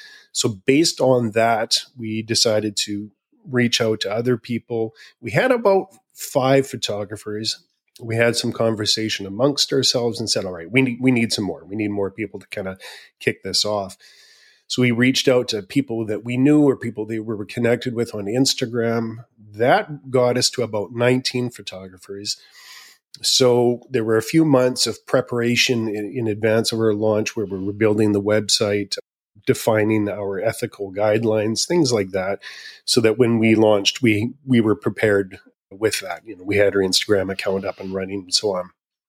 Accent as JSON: {"language": "English", "country": "Canada", "said": "So I'm a Canadian conservation photojournalist. I'm based in British Columbia on Vancouver Island."}